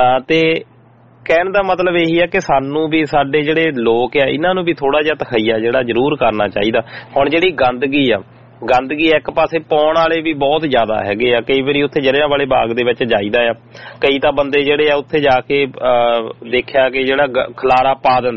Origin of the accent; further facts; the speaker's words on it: Punjab, India; ਕਿਉਂਕਿ ਸਾਡਾ ਪਿੰਡ ਇੱਧਰ ਆਪਣੇ ਖੜਕੜ ਕਲਾਂ ਦੇ ਕੋਲ ਆ